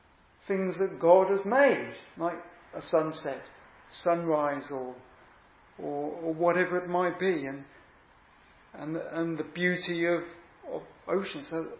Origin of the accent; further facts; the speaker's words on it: South West England, United Kingdom; born there; I was born in Wiltshire, so it's a good county.